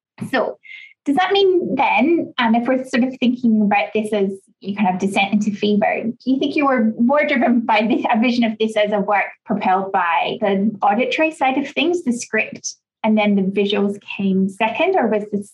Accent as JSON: {"language": "English", "country": "United Kingdom", "said": "that might be because I am British as well."}